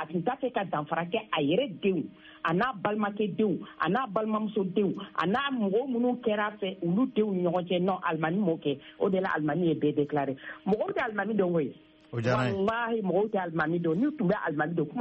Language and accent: French; Mali; born or raised there